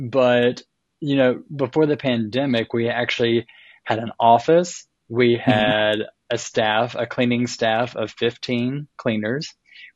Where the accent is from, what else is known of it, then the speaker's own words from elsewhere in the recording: North Carolina, United States; now in Louisville, United States; but I am from North Carolina. We both met in Boone, North Carolina. And I moved to Louisville, Kentucky 10 years ago.